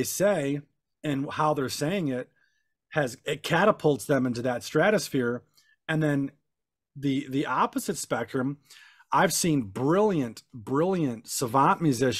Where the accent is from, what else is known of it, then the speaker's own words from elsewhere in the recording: Detroit, Michigan, United States; I grew up in Southwest Detroit, downtown by the old Tiger Stadium, inner city, lots of gangs, violence, shootings.